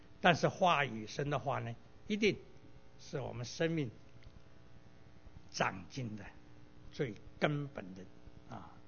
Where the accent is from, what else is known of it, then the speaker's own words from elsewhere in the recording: China; now in United States; 我是中国人，在中国长大，我自然就行事为人就以人中国的味道啊